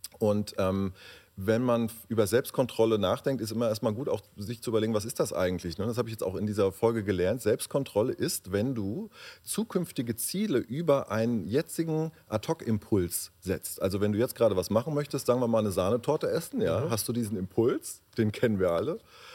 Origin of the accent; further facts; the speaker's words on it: Frankfurt, Hesse, Germany; Ich komme aus Frankfurt am Main.